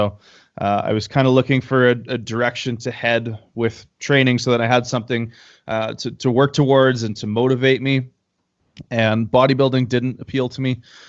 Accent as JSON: {"language": "English", "country": "Canada", "said": "I'm a Canadian powerlifter and powerlifting coach."}